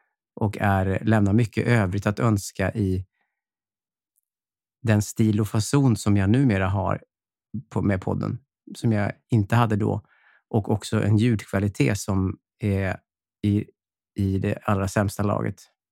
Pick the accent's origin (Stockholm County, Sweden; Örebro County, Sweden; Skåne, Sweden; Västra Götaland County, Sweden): Skåne, Sweden; Höllviken; Som jag gjorde när jag var liten och spelade in kassettband hemma i Hökviken.